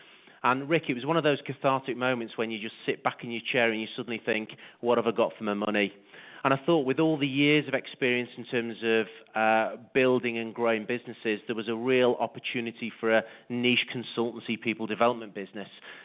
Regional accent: Liverpool, North West England, United Kingdom; So originally I'm from Liverpool, which is in the northwest of the UK.

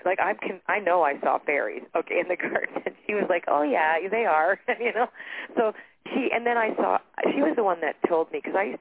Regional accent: Toronto, Ontario, Canada; born there; I was 3. I was born in Toronto. There was no war there.

